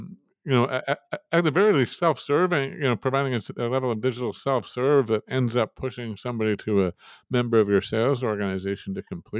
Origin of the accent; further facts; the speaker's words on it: Canada; Look, we're Canadian, so we're going to bring a bit of a skewed perspective to this.